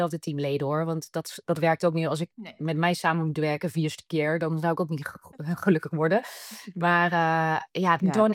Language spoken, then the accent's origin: Dutch; Rotterdam, South Holland, Netherlands; ik ga nooit naar Amsterdam als Rotterdammer.